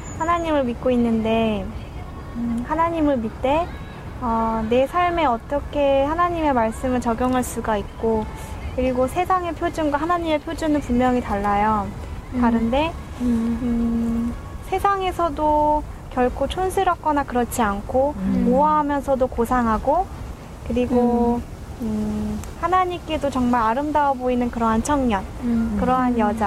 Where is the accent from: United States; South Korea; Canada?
Canada; 저도 캐나다에서 자랐고